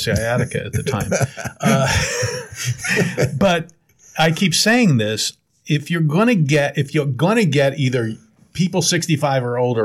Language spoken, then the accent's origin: English; New Jersey, United States; I grew up in South Jersey.